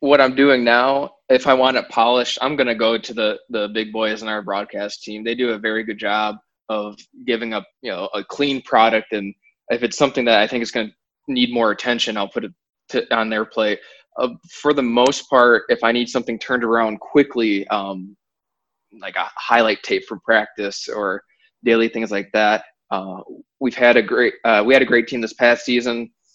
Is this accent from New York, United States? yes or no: no; Wisconsin, United States; I'm from Wisconsin originally, and obviously I went to University of Wisconsin and I grew up cheering for the Packers.